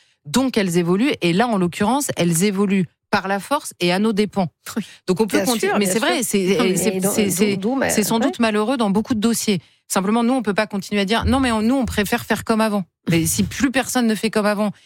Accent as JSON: {"language": "French", "country": "France", "said": "Enfin, je suis française."}